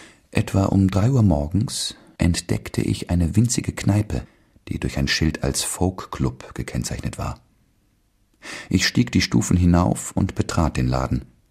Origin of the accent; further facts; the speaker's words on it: Styria, Austria; accent: Styrian; War es mein steirischer Dialekt oder meine Unverfrorenheit oder beides zusammen, das die Gäste begeisterte?